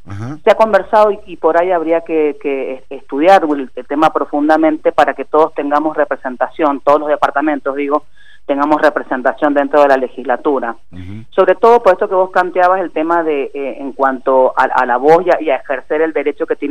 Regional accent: San Martín, Mendoza, Argentina; yo soy oriunda de San Martín, vengo y represento a todo el este mendocino

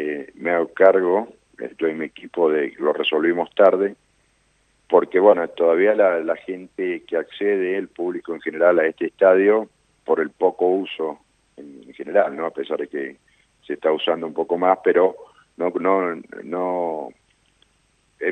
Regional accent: Mendoza, Argentina; más que nada como mendocino e hincha del deporte

